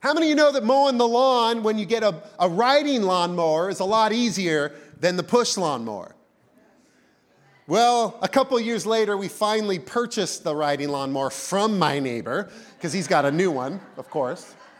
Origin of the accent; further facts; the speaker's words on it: Enumclaw, Washington, United States; I grew up in Enumclaw on 16 acres. I loved mowing the lawn, or at least I have fond memories of what it was like to mow the lawn.